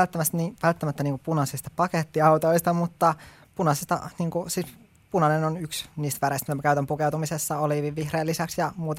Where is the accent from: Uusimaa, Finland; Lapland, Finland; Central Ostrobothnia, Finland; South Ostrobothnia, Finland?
Lapland, Finland; mä oon Lapista kotoisin